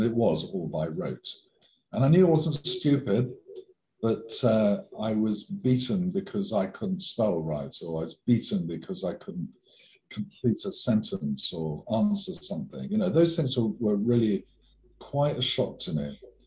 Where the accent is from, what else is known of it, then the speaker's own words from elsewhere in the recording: Bideford, South West England, United Kingdom; born there; The simple answer is I was born in Biddeford in Devon. The more interesting answer is that I was the first person to be born in England for generations on either of my mother and father's side.